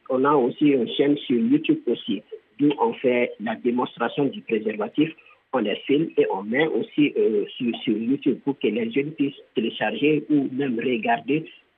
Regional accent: Mali; Vu que la santé sexuelle est un tabou chez nous en Afrique, surtout au Mali ici

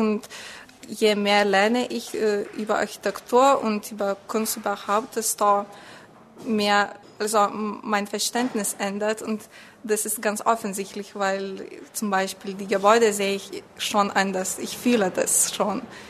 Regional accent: Lithuania; German is a second language; aus Litauen. Ich wohne in Vilnius, in der Hauptstadt von Litauen, und wurde in 1993 geboren.

